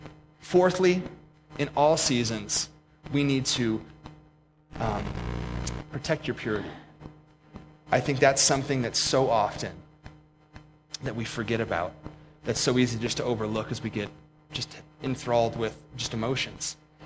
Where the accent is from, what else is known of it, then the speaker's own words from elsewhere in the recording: Pennsylvania, United States; I know in Montana, we may not have these. I grew up in Pennsylvania where we had guardrails pretty much